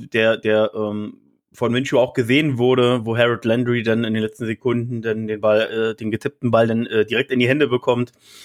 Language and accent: German; East Germany, Germany; Ja, als Ostdeutscher habe ich da halt eine schnelle Verbindung